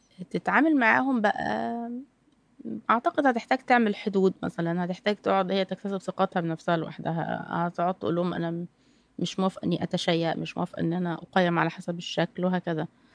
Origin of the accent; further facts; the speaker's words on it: Egypt; واحنا اسره مصريه الفكر وثقافة مختلفة